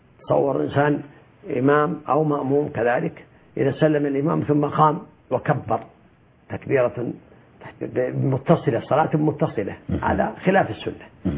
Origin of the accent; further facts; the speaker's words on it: Saudi Arabia; كما هو عندنا في المملكة العربية السعودية